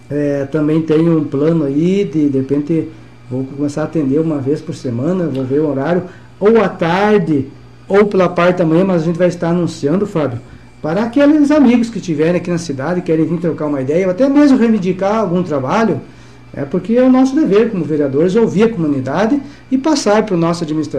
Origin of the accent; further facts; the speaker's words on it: Brazil; eu amo o nosso país, né, porque sou brasileiro.